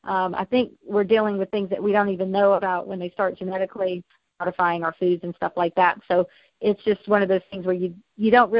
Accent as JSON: {"language": "English", "region": "the South", "country": "United States", "said": "I am from the South and I will drink my half and half tea at lunchtime."}